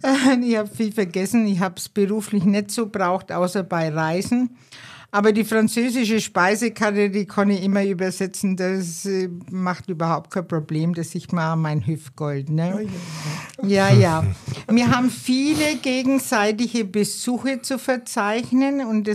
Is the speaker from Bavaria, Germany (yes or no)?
yes; Bavaria, Germany